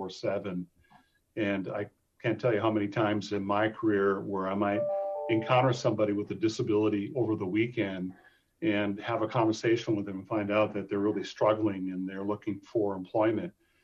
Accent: United States; first language American Sign Language; So for me, my first language is ASL, American Sign Language.

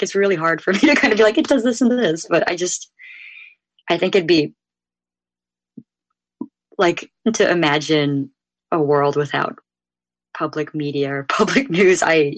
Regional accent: San Jose, California, United States; Like, I grew up in San Jose, California, and it's such a big city. It has 1 million people

